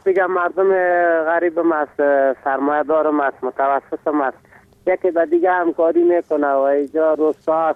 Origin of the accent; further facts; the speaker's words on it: Afghanistan; افغان هستم از اوربند.